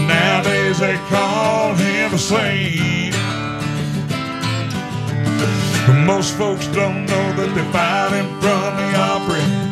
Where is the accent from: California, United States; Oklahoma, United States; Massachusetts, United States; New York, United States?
Oklahoma, United States; I talk about, you know, just growing up in Western Oklahoma.